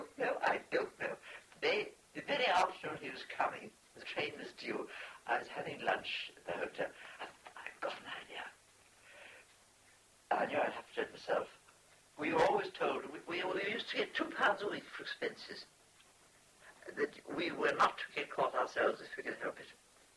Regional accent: Ireland; Being Irish, I didn't end up with a row.

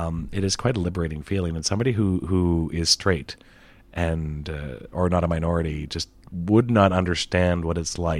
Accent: Canada; I find it pretty rare, but then I'm from Canada, so it doesn't come up that often.

